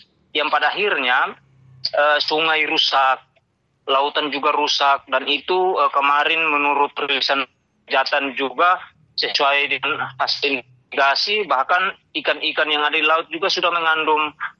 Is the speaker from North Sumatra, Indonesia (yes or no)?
no; Bobo, North Maluku, Indonesia; Ya, lahir dan besar di Pulau Obi, di Desa Bobo.